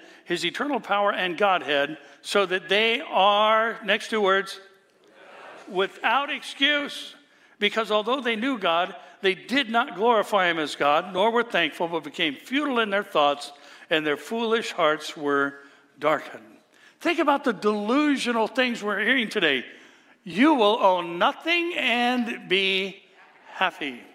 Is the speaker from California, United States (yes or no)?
yes; California, United States; Remember, I'm from California. And we know what delusional and deceitful people in places of power can do.